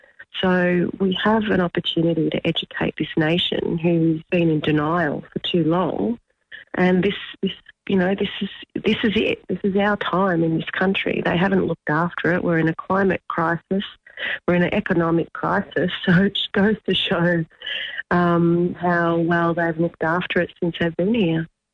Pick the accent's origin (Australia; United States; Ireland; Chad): Australia; Victoria; I come from Gippsland, where our kids just didn't participate in sport at the local level